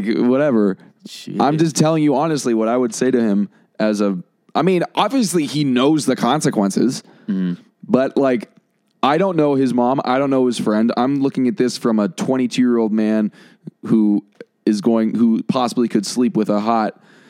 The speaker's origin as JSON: {"language": "English", "region": "London", "country": "United Kingdom", "said": "I'm 22 from London."}